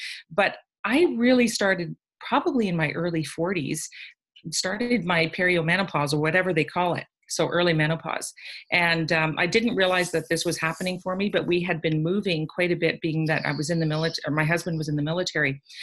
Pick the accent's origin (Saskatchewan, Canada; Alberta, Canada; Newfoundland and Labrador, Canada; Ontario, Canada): Ontario, Canada; Ottawa; from Ottawa, Ontario, but I'm actually in upstate New York right now visiting my daughter